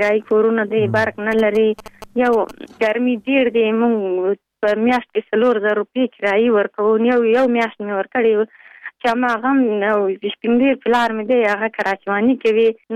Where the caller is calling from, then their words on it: Lashkar Gah, Helmand, Afghanistan; دا په لخمري